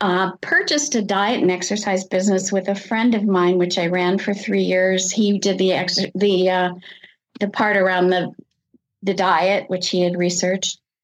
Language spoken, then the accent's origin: English; Kansas City, Kansas, United States; I grew up in Kansas City, but I lived summers in Eau Claire, Wisconsin with my grandparents.